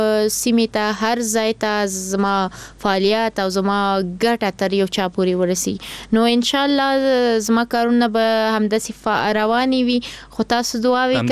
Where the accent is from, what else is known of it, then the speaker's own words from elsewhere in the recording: Kabul, Afghanistan; born there; زه په کابل کې زیږېدلی یم